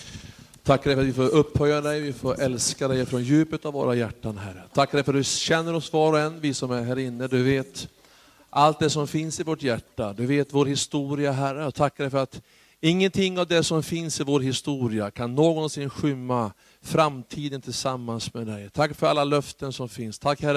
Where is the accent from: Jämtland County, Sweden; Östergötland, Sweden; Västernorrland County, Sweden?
Västernorrland County, Sweden; Bollstabruk; när jag var liten pojke i Bollstabruk. För då, vi bodde ju i lägenheten ovanför kyrkan, kyrkosalen.